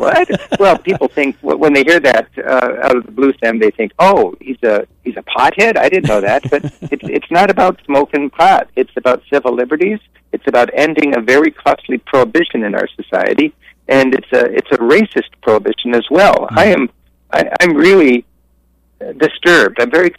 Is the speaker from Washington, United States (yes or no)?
yes; Washington, United States; I'm from Washington State, and our governor was elected the same day that we legalized marijuana in 2012.